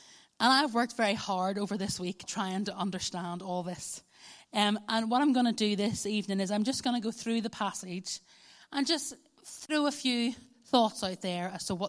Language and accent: English; Northern Ireland, United Kingdom; as a Northern Irish person, you know, hope for the best, expect the worst.